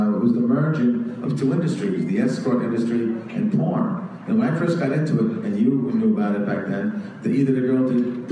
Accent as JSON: {"language": "English", "region": "New York", "country": "United States", "said": "I'm from New York originally."}